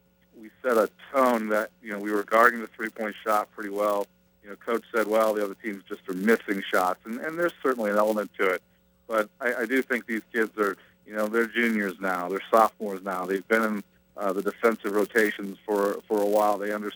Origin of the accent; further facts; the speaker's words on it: Connecticut, United States; Well, I'm from Connecticut. I grew up a Dolphins fan until they fired Don Shula. So then I switched my allegiances to my native New England team.